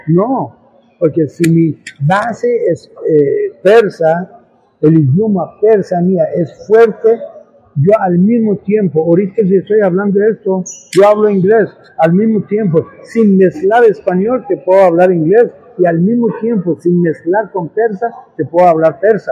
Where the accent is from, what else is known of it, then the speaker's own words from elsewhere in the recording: Nicaragua; now in Costa Rica; tradiciones, mis idiomas, mi cultura persa, todo lo he mantenido. Igual, cuando voy a Nicaragua, soy nicaragüense.